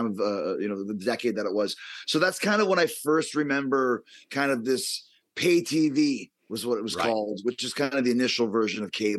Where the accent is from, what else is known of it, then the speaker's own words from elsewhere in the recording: Winnipeg, Manitoba, Canada; I grew up in Canada, Winnipeg, Canada.